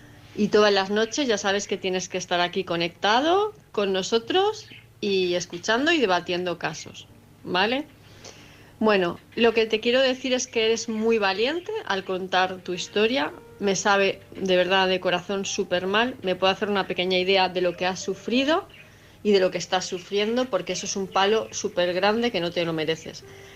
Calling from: Palma de Mallorca, Balearic Islands, Spain; de Palma de Mallorca.

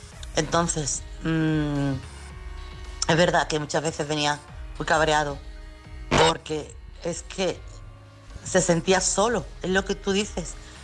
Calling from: Chiclana, Andalusia, Spain; corresponsal de Chiclana.

